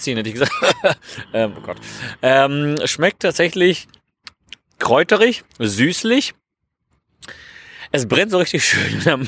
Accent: North Rhine-Westphalia, Germany; gibt es in Nordrhein-Westfalen? Also mein Heimatland.

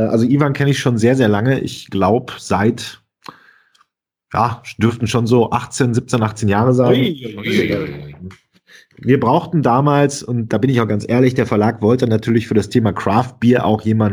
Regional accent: Dortmund, North Rhine-Westphalia, Germany; also born or lived in Bochum; Und als Hausmarke haben wir ja hier als Dortmunder

